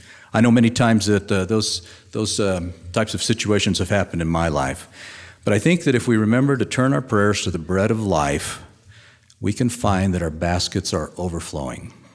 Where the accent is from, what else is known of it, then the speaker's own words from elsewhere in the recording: Arizona, United States; That's an image that I grew up in Arizona. When I look at the lakes in Arizona, I don't see a lot of green grass around the lakes.